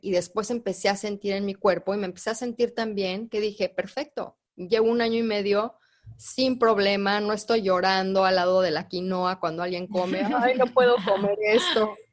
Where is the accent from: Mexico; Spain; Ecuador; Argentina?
Mexico; Y yo, como todos ustedes, crecí en México, escuela de legionarios